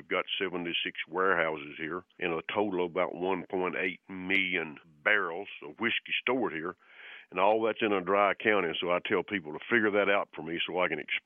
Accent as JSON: {"language": "English", "town": "Lynchburg", "region": "Tennessee", "country": "United States", "tie": "born or raised there", "said": "Well, I grew up here not in Lynchburg, or outside of Lynchburg"}